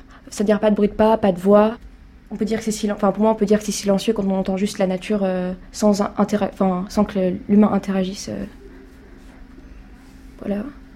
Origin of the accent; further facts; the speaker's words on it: Strasbourg, Grand Est, France; j'ai 19 ans, je viens de Strasbourg.